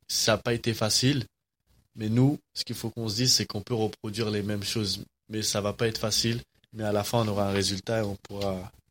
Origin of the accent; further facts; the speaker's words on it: France; born there; depuis que je suis né en France